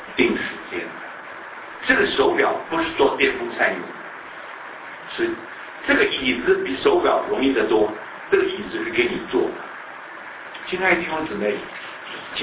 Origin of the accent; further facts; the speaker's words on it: China; now in Burnaby, Canada; 因为我们中国人华人在那边炒地皮，一炒炒成了